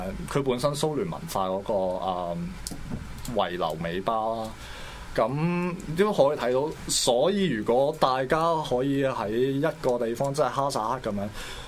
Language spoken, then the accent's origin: Cantonese; Hong Kong; 入口多元文化，絕對可以令到我哋香港人嘅生活質素提高嘅